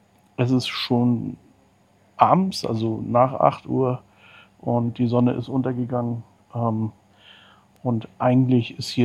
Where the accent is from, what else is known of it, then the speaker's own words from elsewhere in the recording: East Germany, Germany; Ich bin ja im Osten aufgewachsen